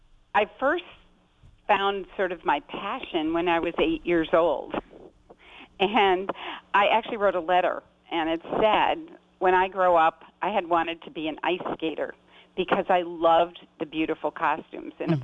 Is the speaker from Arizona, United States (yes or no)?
no; Chicago, Illinois, United States; so I'm from the Midwest, and I feel that's the center of the United States